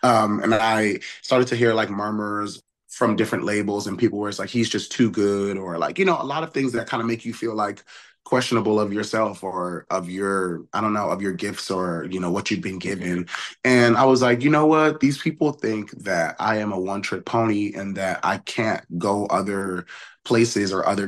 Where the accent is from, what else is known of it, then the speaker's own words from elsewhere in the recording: Connecticut, United States; Also, I'm from Connecticut.